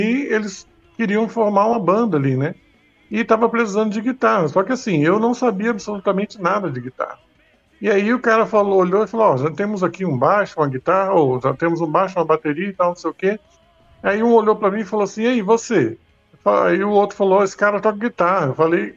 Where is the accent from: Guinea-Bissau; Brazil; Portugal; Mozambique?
Brazil; Rio Grande do Sul; eu ouvia muita música caipira, muita música regional, porque eu sou gaúcho, né? Então eu ouvia muita música do sul do país, né?